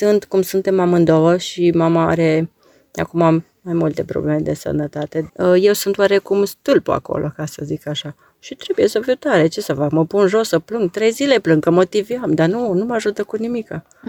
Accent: Mediaș, Sibiu County, Romania; now in Sibiu, Romania; Eu deloc sunt de la Mediaș, părinții mei, adică cu mama am stat, acolo am stat la Mediaș, dar venind la Sibiu, am luat chirie la Sibiu pentru servici.

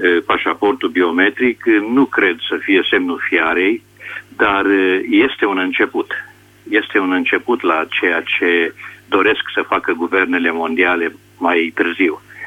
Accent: Hunedoara, Hunedoara County, Romania; sunt din Hunedoara

